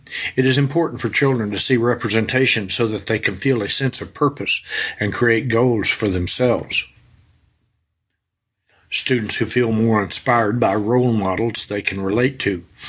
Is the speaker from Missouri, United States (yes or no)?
no; Midland, Texas, United States; After receiving my degree, I was excited to return back to my hometown, not just to finally raise a family of my own, surrounded by my loved ones, but to serve my community and do a good job.